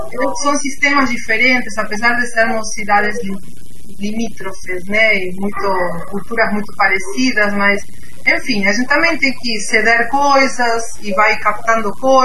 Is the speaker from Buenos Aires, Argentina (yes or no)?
yes; Buenos Aires, Argentina; Portuguese is a second language; moved away as an adult; now in Paranaguá, Brazil; eu nasci na Argentina, né, em Buenos Aires. Vim morar aqui com 18 anos, no 89, né, 88 para 89.